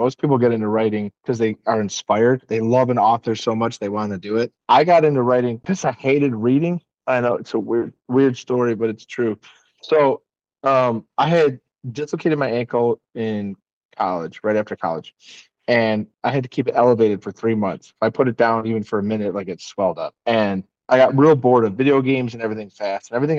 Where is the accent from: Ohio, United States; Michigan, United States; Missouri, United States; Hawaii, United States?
Michigan, United States; Detroit; So the short, like abridged version is I was born and raised in Metro Detroit in the auto industry.